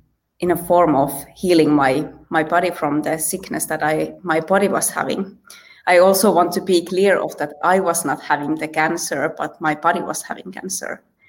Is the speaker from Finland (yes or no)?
yes; northern Finland, Finland; I'm from Finland, and I'm born in northern Finland, but I have kind of glided downwards to the lady of Finland, and now I'm actually between Finland and Sweden in the middle of the ocean